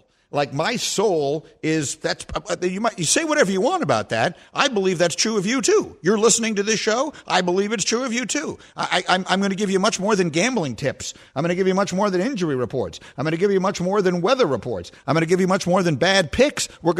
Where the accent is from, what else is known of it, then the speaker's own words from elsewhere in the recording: New York City, New York, United States; the apartment I grew up in New York City